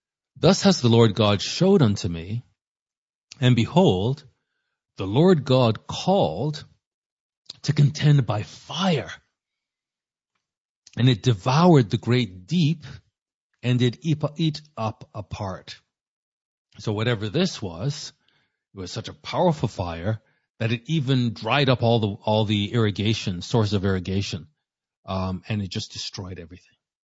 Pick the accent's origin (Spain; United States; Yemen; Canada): Canada; I'm a Canadian, so I don't know the ins and outs